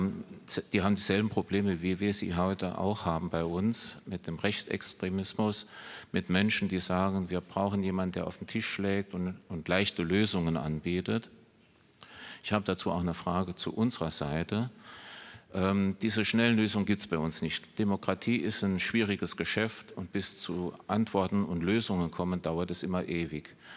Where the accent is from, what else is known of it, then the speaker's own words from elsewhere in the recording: Saarland, Germany; Ich bin Saarländer, bin hier geboren, habe hier gearbeitet